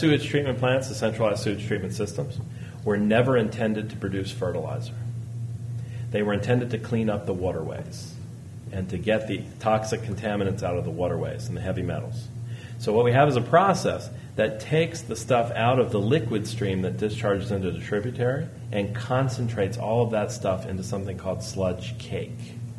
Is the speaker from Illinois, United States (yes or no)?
no; Alabama, United States; born there; I tell it because I was born in Alabama.